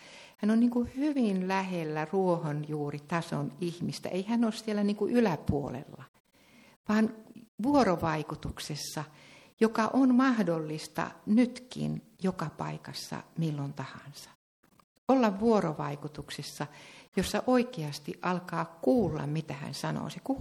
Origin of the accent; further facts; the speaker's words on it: Ostrobothnia, Finland; kun mä oon Pohjanmaalta